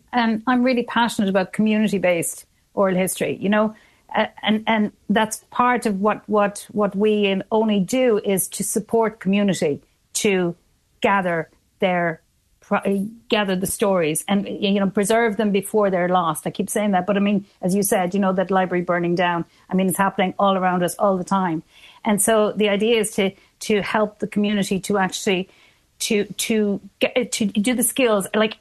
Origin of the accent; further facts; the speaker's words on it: Cork, Munster, Ireland; I'm from Cork.